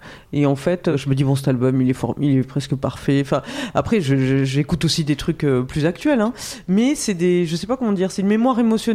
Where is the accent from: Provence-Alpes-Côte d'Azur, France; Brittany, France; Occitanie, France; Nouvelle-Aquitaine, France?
Nouvelle-Aquitaine, France; Biarritz; Alors moi, je suis né à Biarritz. J'ai grandi à Biarritz, donc je suis basque.